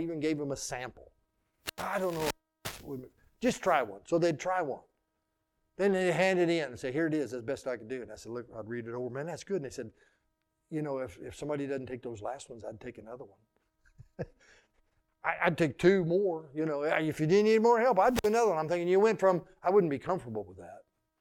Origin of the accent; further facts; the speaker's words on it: Forsyth, United States; When I grew up in Forsyth